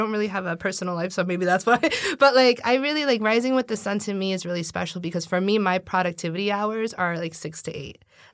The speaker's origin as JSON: {"language": "English", "region": "New York", "country": "United States", "said": "Being a New Yorker, you never know when you're going to move."}